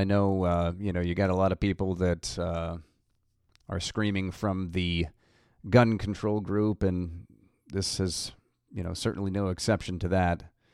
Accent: Kentucky, United States; We've got another shooting that has taken place in my home state up in the city of Louisville.

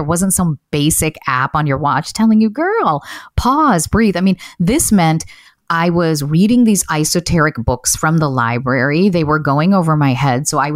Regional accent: United States; English is a second language; I'm a daughter of immigrants and English is my second language. And growing up here in the United States

